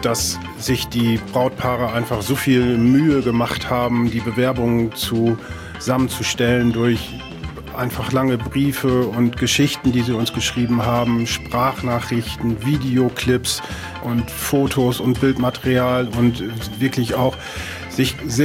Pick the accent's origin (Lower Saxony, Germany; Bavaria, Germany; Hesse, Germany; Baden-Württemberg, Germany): Lower Saxony, Germany; ich komme hier aus dem Ammerland.